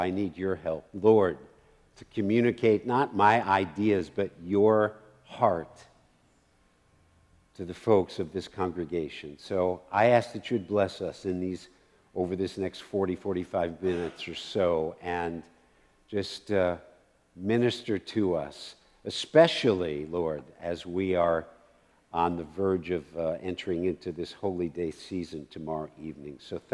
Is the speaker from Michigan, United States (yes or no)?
no; Cleveland, Ohio, United States; now in Kansas City, United States; actually not from Kansas City, but originally I'm from Cleveland, Ohio.